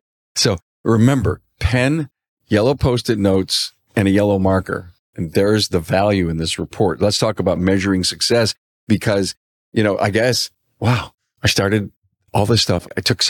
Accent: Buffalo, New York, United States; Well, I'm from Buffalo.

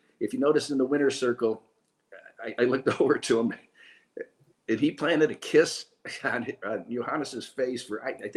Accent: Roseville, Michigan, United States; I'm from the other side of the tracks in Roseville, Michigan.

